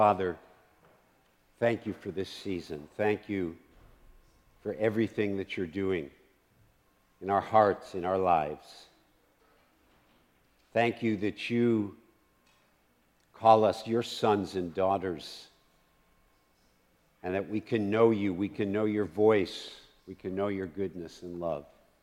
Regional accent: Cleveland, Ohio, United States; now in Kansas City, United States; actually not from Kansas City, but originally I'm from Cleveland, Ohio.

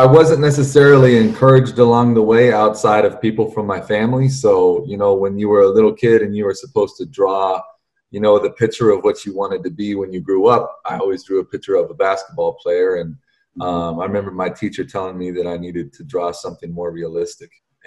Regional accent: Anchorage, Alaska, United States; I grew up here in Anchorage

